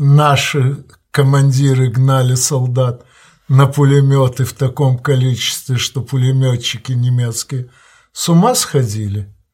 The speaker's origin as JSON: {"language": "Russian", "town": "Odesa", "region": "Odesa Oblast", "country": "Ukraine", "tie": "born or raised there", "moved": "yes", "lives_now": "Moscow, Russia", "said": "Я перебрался из моей родной Одессы в Москву на 4-м году независимости Украины"}